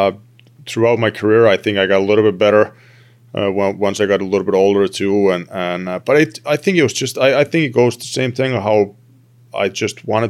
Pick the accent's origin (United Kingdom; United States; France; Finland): Finland; Turku, Southwest Finland; English is a second language; when I played for my hometown team in Finland, in TPS, it would be the same thing there.